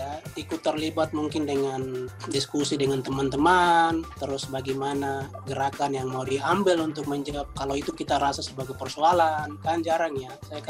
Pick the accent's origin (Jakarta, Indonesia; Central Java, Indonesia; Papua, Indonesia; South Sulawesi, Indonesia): Papua, Indonesia; mungkin sebagai anak Papua, saya cuma bisa berdoa dan berharap